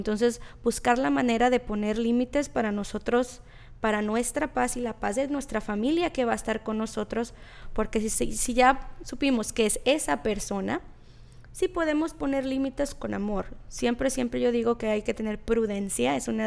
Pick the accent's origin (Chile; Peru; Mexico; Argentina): Mexico; Yo soy de México, entonces yo lo he visto mucho en la cultura mexicana